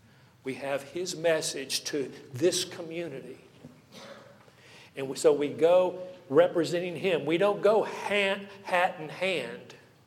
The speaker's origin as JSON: {"language": "English", "town": "Knoxville", "region": "Tennessee", "country": "United States", "tie": "born or raised there", "said": "Woe to Knoxville, my hometown."}